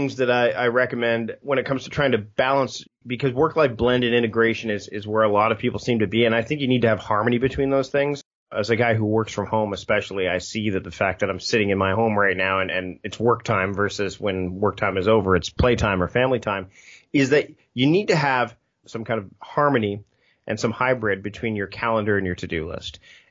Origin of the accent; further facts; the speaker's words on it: Hamilton, Ontario, Canada; my hometown, Hamilton, Ontario, Canada, which is where I'm from